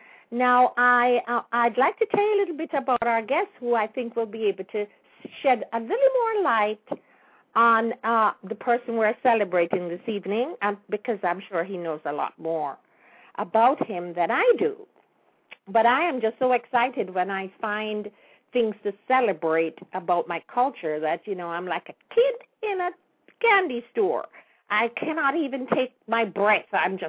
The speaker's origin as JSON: {"language": "English", "country": "Jamaica", "tie": "born or raised there", "moved": "yes", "lives_now": "United States", "said": "although I was born in Kingston, which we considered the city, I'm really a country girl. I even live in the country here in the South, surrounded by trees."}